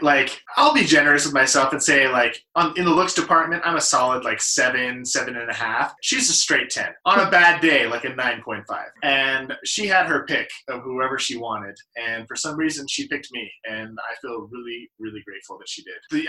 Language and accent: English; Salt Lake City, Utah, United States; I grew up in Salt Lake City.